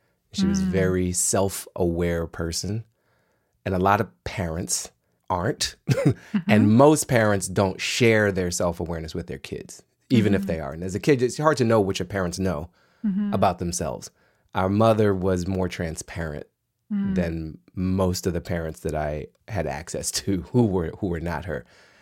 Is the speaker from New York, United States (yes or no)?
no; Washington, District of Columbia, United States; I grew up in Washington, D.C. in the 1980s. I was born in the wonderful year of 1977.